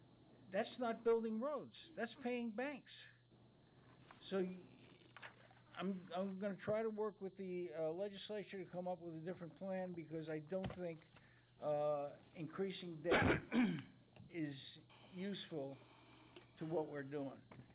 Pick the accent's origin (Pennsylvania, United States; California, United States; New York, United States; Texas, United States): Texas, United States; The Woodlands; I'm from the Woodlands, Texas, Precinct 3.